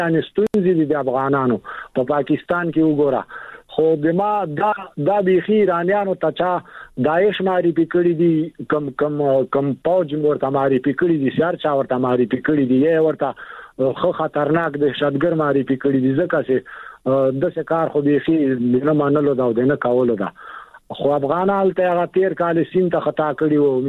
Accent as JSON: {"language": "Pashto", "country": "Afghanistan", "said": "نو دا چې موږ هم افغانان تاسو غوندي موږ خو بیخي به زیات خپه کیږو ځکه چې جنازې ډېرته هم د افغانستان درازي کنه"}